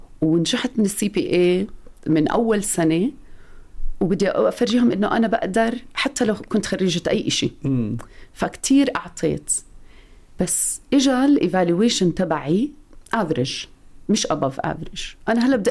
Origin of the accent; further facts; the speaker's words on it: Jordan; أنا صح أردنية من الأردن ودارسة بس عمري ما اشتغلت